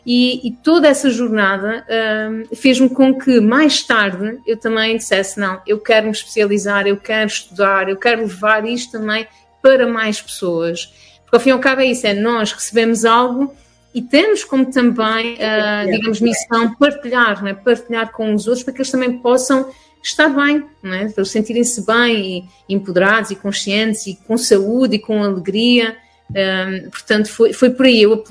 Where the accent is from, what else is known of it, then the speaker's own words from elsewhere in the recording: Azores, Portugal; sou daqui da Ilha de São Miguel, já conto com 40 anos.